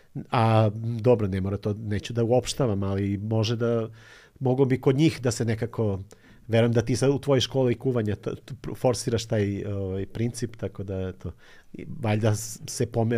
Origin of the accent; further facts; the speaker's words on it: Niš, Southern and Eastern Serbia, Serbia; ja sam rodom iz Niša